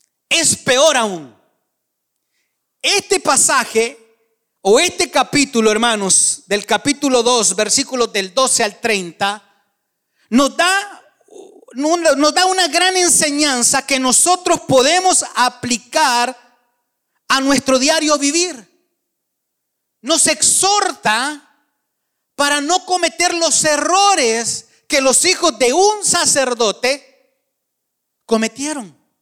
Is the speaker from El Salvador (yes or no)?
yes; El Salvador; Y yo recuerdo desde mis primeros años, hermano, sirviendo allá en Torrefuerte, en mi país